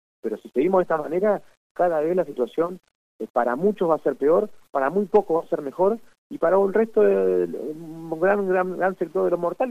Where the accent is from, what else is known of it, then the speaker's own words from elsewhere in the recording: Tierra del Fuego, Argentina; porque somos fueguinos y porque además estamos convencidos de cuál es el rol estratégico que tenemos nosotros aquí, poblando este confín